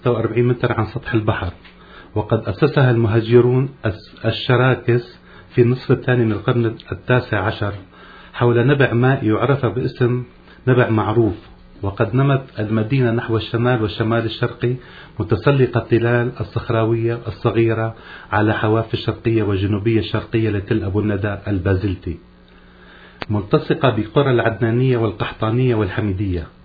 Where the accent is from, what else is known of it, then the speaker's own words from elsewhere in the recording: Ein Qiniyye, Quneitra Governorate, Syria; born there; سكانها مسيحيون ودروز، وهي مسقط رأسي.